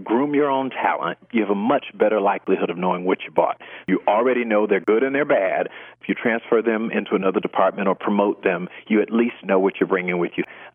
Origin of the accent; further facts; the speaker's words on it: Florida, United States; I grew up in South Florida, and there are large retirement villages.